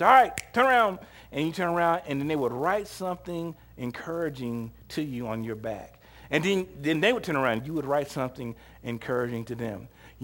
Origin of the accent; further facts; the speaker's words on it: Kansas, United States; yeah, I'm from Kansas.